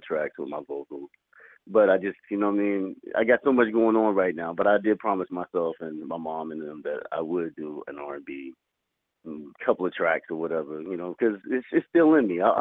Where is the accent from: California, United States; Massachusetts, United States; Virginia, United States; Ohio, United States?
Virginia, United States; now in Florida, United States; And I'm from Virginia, by the way, if anybody want to know.